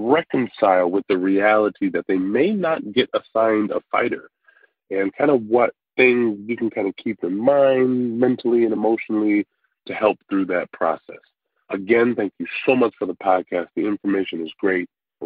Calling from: Buffalo, New York, United States; I'm calling you from Buffalo, New York.

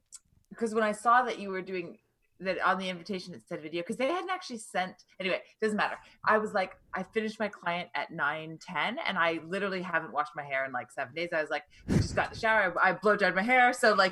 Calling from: Toronto, Ontario, Canada

